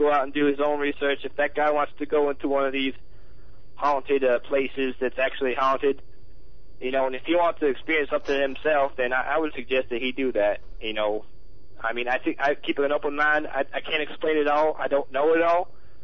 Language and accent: English; Louisiana, United States; born there; I was born in Louisiana.